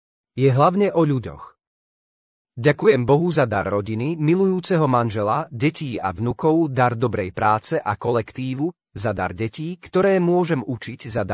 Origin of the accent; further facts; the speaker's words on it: Levoča, Prešov Region, Slovakia; Som rodená Levočanka. Celý život, okrem 2 rokov, keď som po maturite dostala miesto učiteľky v materskej škole v Liptovskom Jáne, žijem v Levoči.